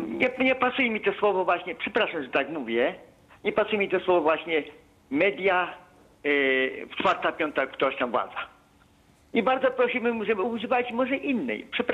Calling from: Kielce, Świętokrzyskie Voivodeship, Poland; Ja z Kielc, mój Andrzej z Kielc.

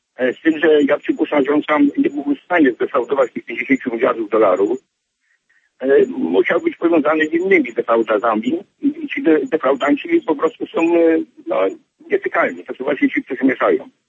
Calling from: Chicago, Illinois, United States; jestem z Chicago.

